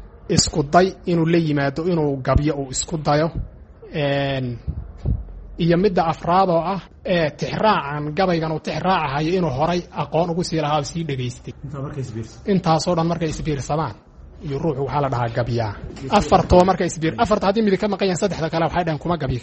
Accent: Somali Region, Ethiopia; waxaan ku soo koray anigu amaan ku dhashay baadiye gobolka Qorraxay, magaalada Qabridahar korkeeda, meelahaas baadiyihii baan ku soo koray, heer xoolo dhaqata ah oo geel dhaqata ah baadiyihii baan ku barbaaray.

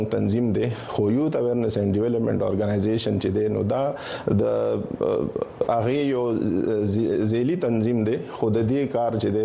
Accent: Khyber Pakhtunkhwa, Pakistan; now in Peshawar, Pakistan; زما تعلق د قبایلی سیمو او رغزې ضلع سره دی خو دا وخت مونږ په پیښور کې میشته یو

